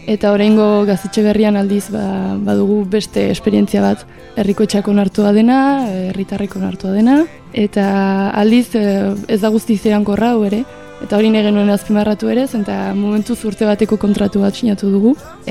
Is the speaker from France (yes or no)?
yes; Hendaye, Nouvelle-Aquitaine, France; eta Hendaiakoa naiz eta 23 urte ditut.